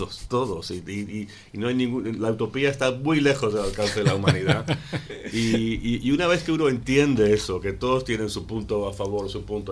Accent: Buenos Aires, Argentina; yo me crié en Buenos Aires. Mi padre era escocés del Celtic

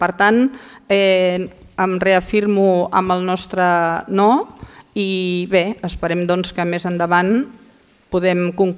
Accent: Sitges, Catalonia, Spain; Repeteixo, som un grup que som de Sitges i que tenim moltes ganes de que Sitges triomfi

